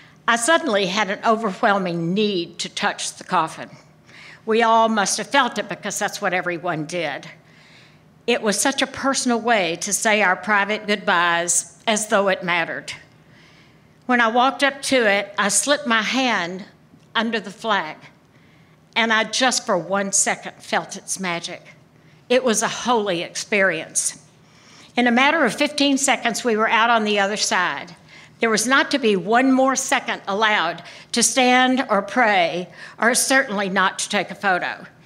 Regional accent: Pine Bluff, Arkansas, United States; Once they learned I was from the Deep South and had gone off to college from Pine Bluff, Arkansas in 1957

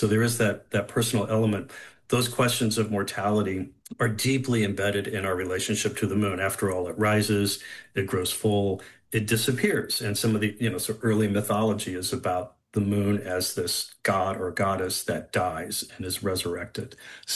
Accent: Indianapolis, Indiana, United States; now in Utah, United States; I grew up in Indianapolis, Indiana, not a place of sublime landscapes, just to be gentle about that.

